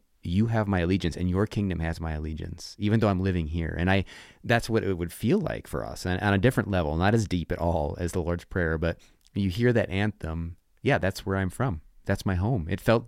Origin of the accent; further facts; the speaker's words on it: United States; It was such a moment for me as an American of just feeling like it's warmth and like